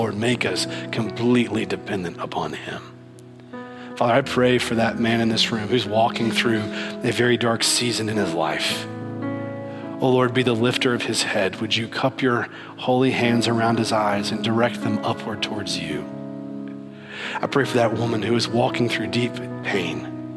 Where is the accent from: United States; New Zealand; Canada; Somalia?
United States; Kentucky; I'm from Kentucky.